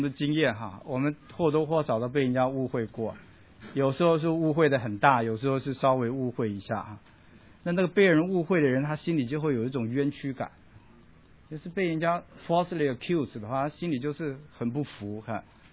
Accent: China; 就是我们中国人不是说拔刀相助嘛，他们就真的是拔刀相助

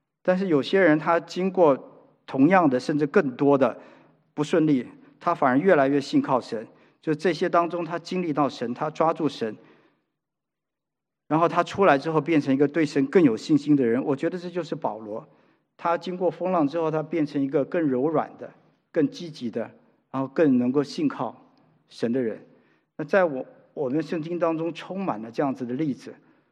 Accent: China; 你看我们中国人吧

